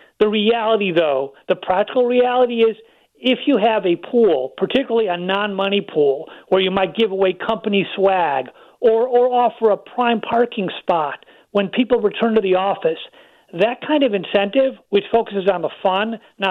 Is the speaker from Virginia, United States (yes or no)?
no; Michigan, United States; Well, I'm from Michigan, and it's our last hope in the Big Ten, so I'll leave it at that.